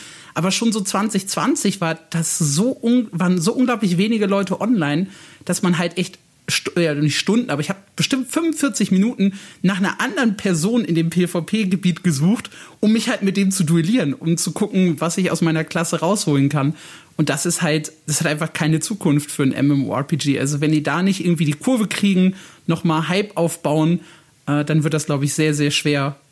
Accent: Gelsenkirchen, North Rhine-Westphalia, Germany; ich bin Schalke-Fan, ich bin in Gelsenkirchen aufgewachsen

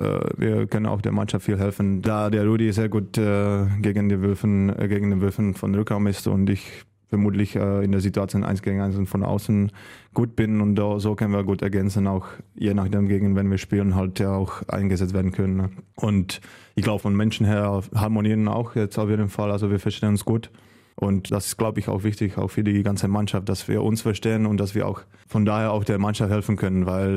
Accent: eastern Germany, Germany; ich komme auch ganz aus dem Osten der Republik, aus kleiner Stadt, oder kleiner Stadt, was heißt kleiner Stadt, also aus Stadt Galwina, die jetzt mittlerweile, glaube ich, 52.000 Einwohner hat. Es liegt an der Grenze zu Polen, also deswegen verstehe ich auch ganz gut Polnisch, kann auch ein bisschen sprechen

